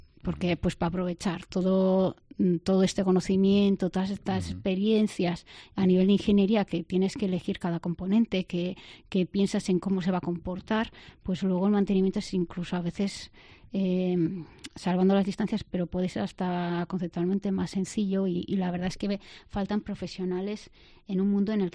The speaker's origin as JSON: {"language": "Spanish", "town": "Peralta", "region": "Navarre", "country": "Spain", "tie": "born or raised there", "said": "Soy de Peralta y, bueno, es un pueblo en el que mucha gente se ha esforzado, ha intentado lanzar un negocio, a algunos les habrá ido mejor, otros peor, pero la verdad es que hay como una trayectoria. Yo he nacido y crecido en ese ambiente"}